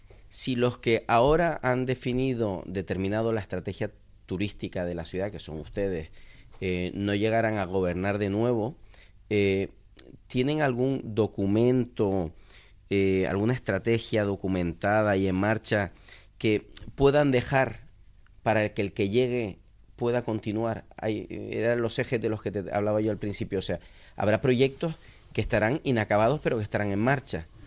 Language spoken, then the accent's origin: Spanish; Las Palmas de Gran Canaria, Canary Islands, Spain; born there; yo nací en la Clínica San José, en la playa de Las Canteras.